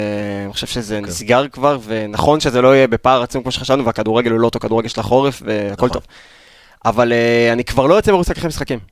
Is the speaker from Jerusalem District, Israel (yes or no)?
no; Kiryat Shmuel, Haifa District, Israel; גדלתי בקריית שמואל, אם אתם מכירים.